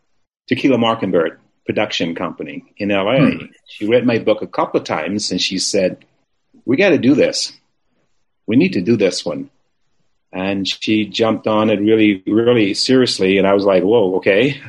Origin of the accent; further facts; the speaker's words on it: Deep South, United States; You know, I was raised in the Deep South and in the 60s and the civil rights and all that stuff.